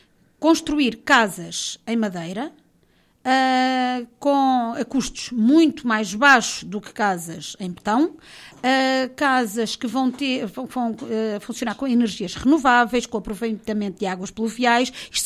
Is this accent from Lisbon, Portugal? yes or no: yes; Manique, Lisbon, Portugal; Eu sou de Manique. E eu fui estudar para o Cartaxo e fui estudar para Rio Maior porque não tinha transporte para a Azambuja.